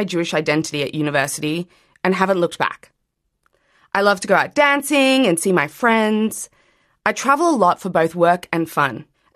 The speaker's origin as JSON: {"language": "English", "town": "Sydney", "region": "New South Wales", "country": "Australia", "tie": "born or raised there", "lives_now": "London, United Kingdom", "said": "I'm 31. I was born and bred in Sydney, Australia. But I've been living in London, United Kingdom, for over 60 years now."}